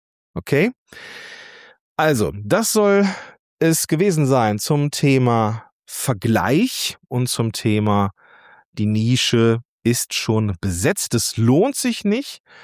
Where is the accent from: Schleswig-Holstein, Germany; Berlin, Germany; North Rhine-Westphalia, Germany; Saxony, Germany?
North Rhine-Westphalia, Germany; Ich bin ein Kind des Ruhrgebiets und des Rheinlands, des Zweistromlands quasi.